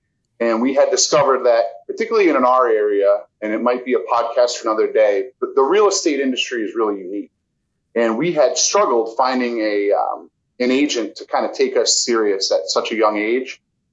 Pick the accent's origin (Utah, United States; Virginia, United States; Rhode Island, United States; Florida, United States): Rhode Island, United States; Yeah. So born and raised on the East Coast here in Rhode Island.